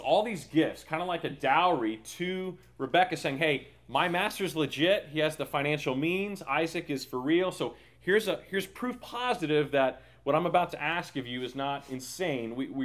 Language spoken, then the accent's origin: English; Texas, United States; and I come from Texas, so that's all I got.